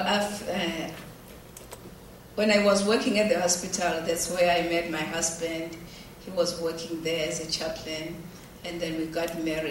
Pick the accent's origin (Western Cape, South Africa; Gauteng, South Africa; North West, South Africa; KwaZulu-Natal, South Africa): KwaZulu-Natal, South Africa; Ingwavuma; English is a second language; I grew up in South Africa at Ingwavuma, which is this small